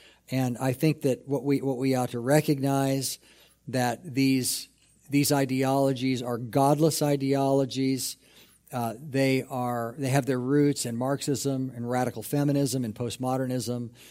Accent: Alaska, United States; born there; first language English; English is my first language. I am born in the USA. Well, I was actually born in a territory of the United States called Alaska. But I'm going to say

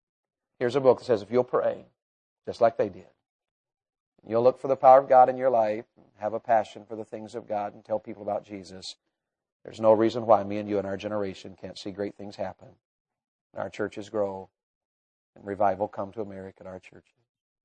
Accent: Tennessee, United States; born there; I was born in Tennessee.

